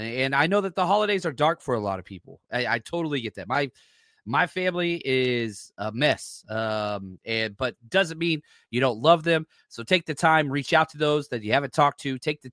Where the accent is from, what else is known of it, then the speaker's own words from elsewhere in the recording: Texas, United States; like Thanksgiving was all about that Texas A&M game growing up in Texas.